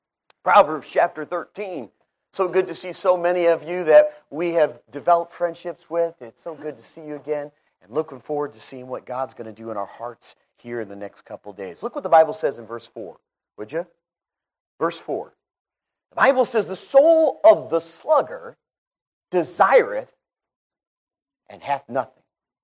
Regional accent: Indiana, United States; we're from Northwest Indiana, Chicago area. I grew up, and amen, I'm a Cubs fan

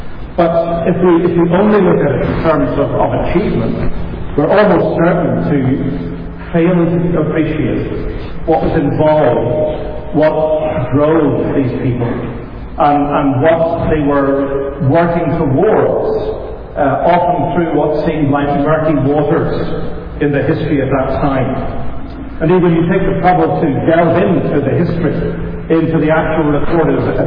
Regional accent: Ireland; I grew up in Ireland and spent all those years.

